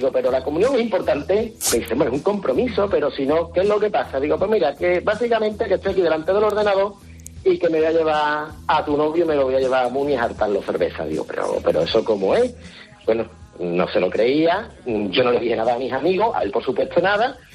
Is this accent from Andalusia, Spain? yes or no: yes; Écija, Andalusia, Spain; Cojo el coche, yo soy de Écija, voy, lo recojo.